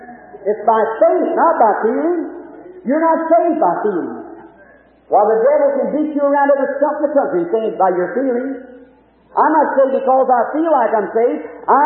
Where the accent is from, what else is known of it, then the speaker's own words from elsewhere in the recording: Kentucky, United States; born there; When I was a little boy, I was born up here in Cumberland County, Kentucky. A little log cabin.